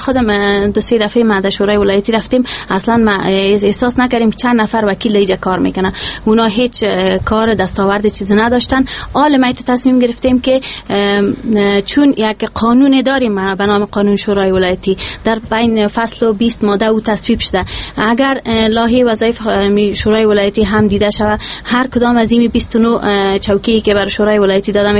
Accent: Kabul, Afghanistan; چون از کابل هستم، تولدم در کابل شده، پدرم از رکاخان است، فامیل من از یک فامیل روشن فکر هستم

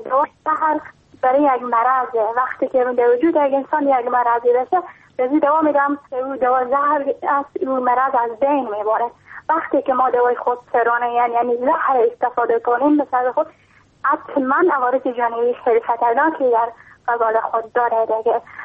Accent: Iran; ما خواهر کوچیک هستم، … از ایران هستم.

